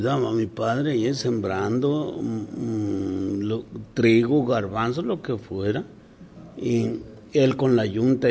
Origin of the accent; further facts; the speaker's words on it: Emiliano Zapata, Michoacán, Mexico; born there; Nací en Emiliano Zapata, Michoacán.